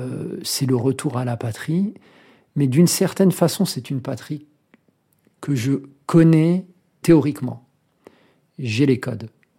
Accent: France; also born or lived in Bujumbura, Burundi; Et j'avais le passeport français. Enfin, c'était... voilà, je suis français, j'étais français, mon père était français. Comme je disais, j'ai grandi dans la culture française, la culture rwandaise.

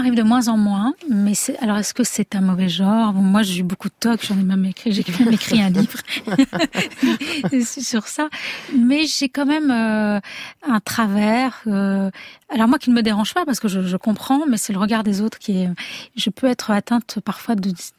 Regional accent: Algeria; moved away; Peut-être parce que j'ai grandi en Algérie

